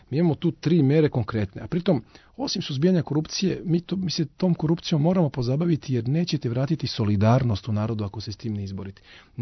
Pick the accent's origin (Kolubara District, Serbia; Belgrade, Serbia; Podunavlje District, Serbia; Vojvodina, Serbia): Belgrade, Serbia; Ja sam Beograđanin